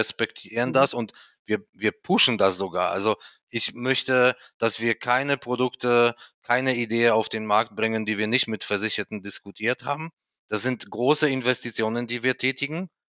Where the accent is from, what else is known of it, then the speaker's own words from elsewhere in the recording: Poland; in meiner Heimat Polen